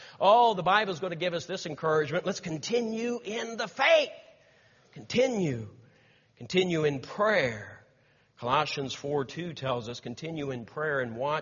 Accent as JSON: {"language": "English", "region": "Missouri", "country": "United States", "tie": "born or raised there", "said": "the first time I met Brother Joe and heard his testimony in the church in which I grew up in Missouri"}